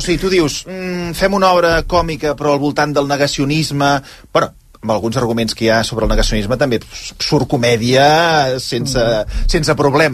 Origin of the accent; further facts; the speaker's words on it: Sabadell, Catalonia, Spain; Jo, que soc de Sabadell, ho dius.